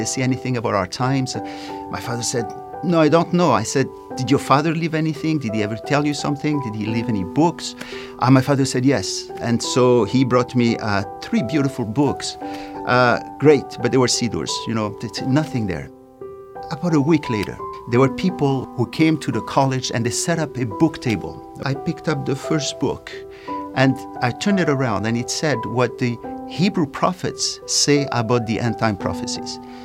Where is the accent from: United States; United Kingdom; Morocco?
Morocco; I grew up in Morocco. I come from a religious family.